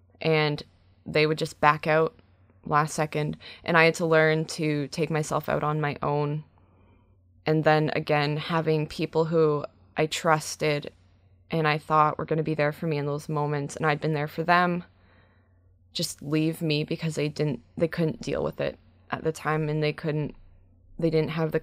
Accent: Brantford, Ontario, Canada; for my hometown show in Brantford.

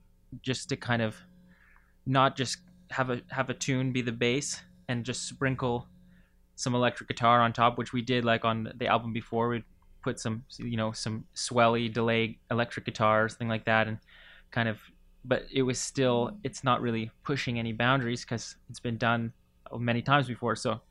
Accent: West Coast, Canada; So just growing up on the West Coast, we try to get those things.

